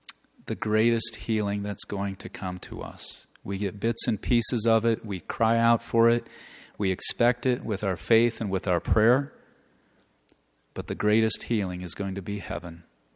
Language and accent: English; Lincoln, Nebraska, United States; Holy Father, I'm a priest from Lincoln, Nebraska.